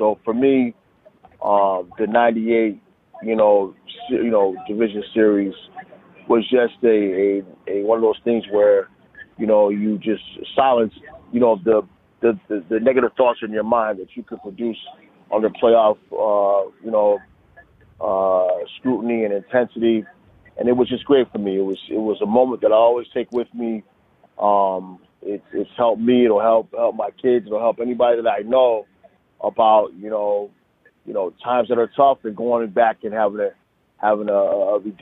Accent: East Coast, United States; I'm from the East Coast, but I think I thrived under that atmosphere.

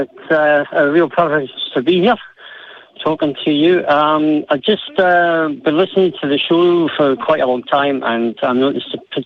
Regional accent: Scotland, United Kingdom; first language English; now in Norway; That's right. I'm Scots, so my mother tongue is English.

